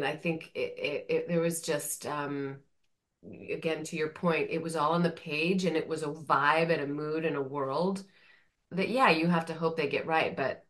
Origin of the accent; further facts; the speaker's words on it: Cedar Falls, Iowa, United States; I grew up in Cedar Falls, Iowa.